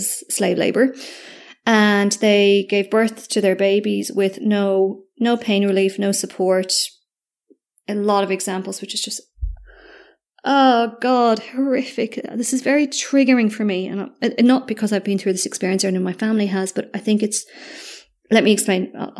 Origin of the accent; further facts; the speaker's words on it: Ireland; Okay, first of all, I'm Irish. I was raised as a Roman Catholic.